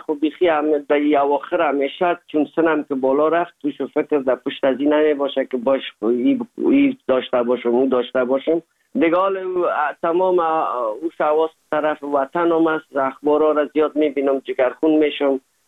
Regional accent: Afghanistan; now in Germany; زمان که ما از افغانستان آمدیم

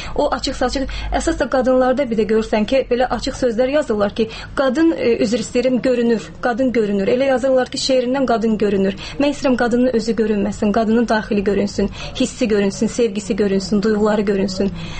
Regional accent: Ganja, Azerbaijan; moved away; Bir də ki, mən gəncəliyəm, biraz mən burada 6 ildə ailə həyatı qurmuşam. Uşam burada yaşayıram.

